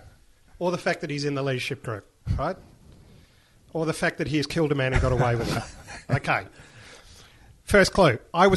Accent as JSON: {"language": "English", "region": "Tasmania", "country": "Australia", "tie": "born or raised there", "said": "Whilst the state of Victoria is now my home, I spent the first 15 years of my life growing up in Tasmania."}